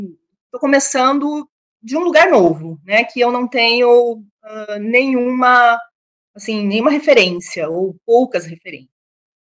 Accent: Brazil; now in Vienna, Austria; E eu me deparo com o meu desamparo como brasileira em Viena, não pertencendo, né, ainda, não tendo assim, um sentimento de pertencimento, não tendo um lugar.

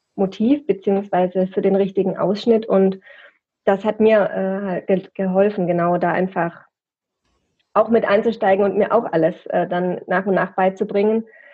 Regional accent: Baden-Württemberg, Germany; Und für mich als Schwabe war das gar nicht so einfach

